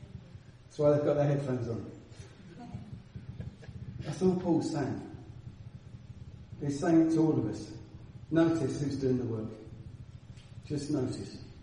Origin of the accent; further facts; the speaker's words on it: Sevenoaks, South East England, United Kingdom; when I grew up in Seven Oaks